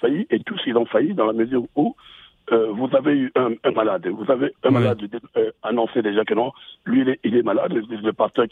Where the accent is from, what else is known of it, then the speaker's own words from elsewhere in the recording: Republic of the Congo; moi je suis du Congo-Brazzaville, c'est mon voisin d'en face.